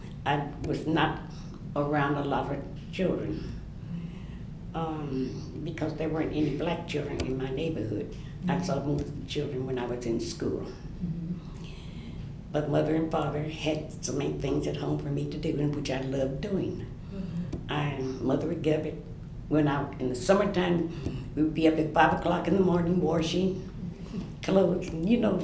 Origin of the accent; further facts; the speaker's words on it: St. Joseph, United States; I had a wonderful childhood. I grew up in an all-white area.